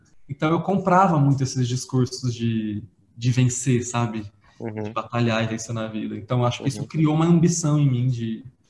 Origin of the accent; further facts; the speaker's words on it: São Paulo, Brazil; Eu acho que eu sou do interior de São Paulo.